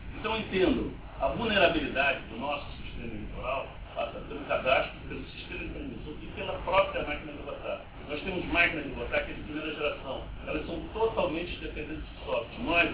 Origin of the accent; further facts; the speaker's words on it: Rio de Janeiro, Brazil; sou do Rio de Janeiro.